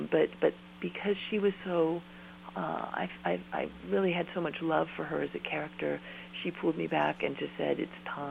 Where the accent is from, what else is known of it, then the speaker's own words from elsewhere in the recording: Colorado, United States; with both my parents being German, and I grew up in Colorado, and there were always a lot of Germans